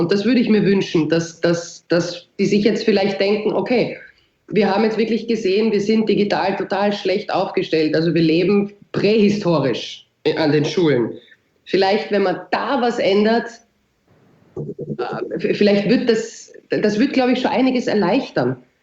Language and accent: German; Austria; bei uns in Österreich